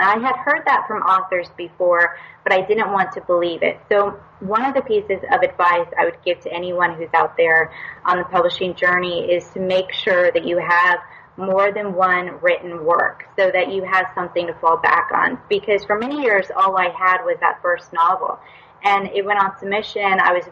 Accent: United States; And the interesting thing is I got the most interest from the U.K. and Canada and then my home country, U.S., last.

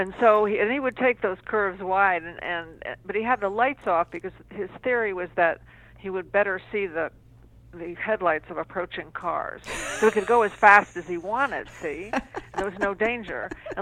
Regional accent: Providence, Rhode Island, United States; grandparents were immigrants, and they lived upstairs and all that go to college. So and Brown was in my hometown, so I marched up the hill.

